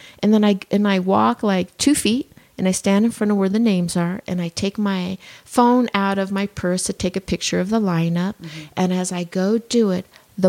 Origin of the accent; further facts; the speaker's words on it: Colorado, United States; Well, that was in Colorado. I grew up in Colorado.